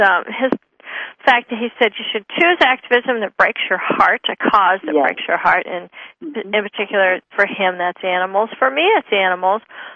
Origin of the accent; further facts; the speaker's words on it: Portland, United States; It's my hometown. Yeah. Yeah, I grew up in Portland.